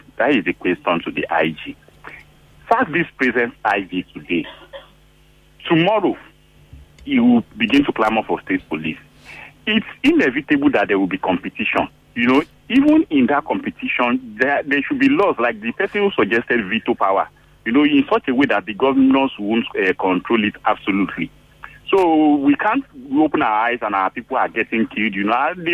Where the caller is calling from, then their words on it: Epe, Lagos, Nigeria; on the line. I'm calling you from Epe.